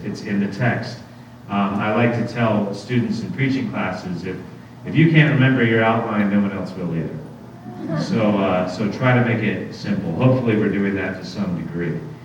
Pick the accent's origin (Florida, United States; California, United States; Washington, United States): California, United States; Huntington Beach; because I grew up in Huntington Beach, about 20 minutes away